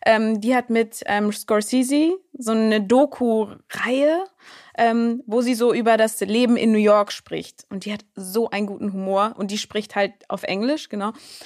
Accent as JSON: {"language": "German", "country": "Germany", "accent": "German", "said": "dachte, oh Gott, mit meinem deutschen Akzent jetzt, was denkt die denn jetzt von mir?"}